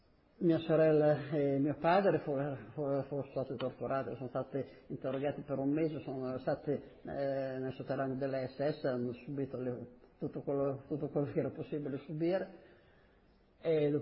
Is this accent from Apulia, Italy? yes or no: no; Bologna, Emilia-Romagna, Italy; sono nata a Bologna il 26 agosto del 25 e sono sempre abitata a Bologna